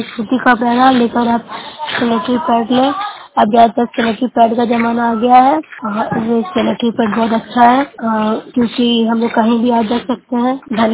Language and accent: Hindi; Bihar, India; मैं नूरसरा ब्लॉक से हूँ, जिला नालंदा के निवासी से हूँ।